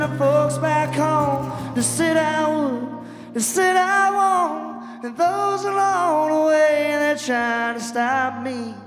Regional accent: Nashville, Arkansas, United States; now in Nashville, United States; but I'm originally from Nashville, Arkansas. Yeah. And moved out here to chase a dream in Nashville, Tennessee.

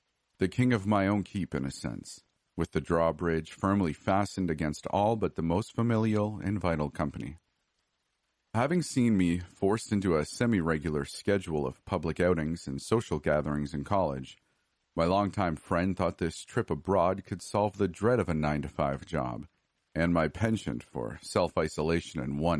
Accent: United States

